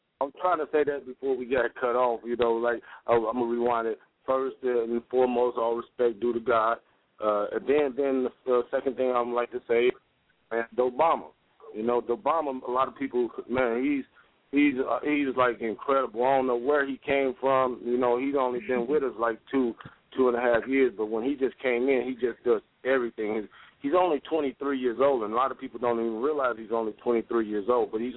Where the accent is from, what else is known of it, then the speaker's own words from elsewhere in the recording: California, United States; and I found out that he was from the Valley, like I'm from the Valley, you know what I'm saying?